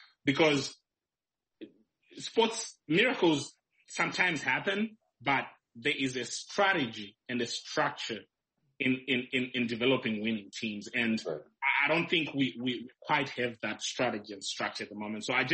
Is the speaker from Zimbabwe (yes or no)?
yes; Kwekwe, Midlands, Zimbabwe; I'm from Kwekwe. I'm from Bizo in Kwekwe.